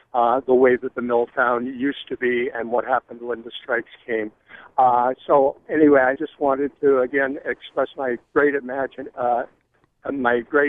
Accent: Westbrook, Maine, United States; I grew up in Westbrook back when it was Mother Warren, and had a massive impact on the community, especially the young people of the community.

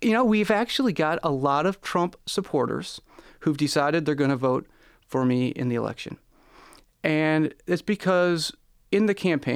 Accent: Michigan, United States; I grew up in Michigan. I've been here pretty much all my life. I come from a family up north, a family farming in Alpena area.

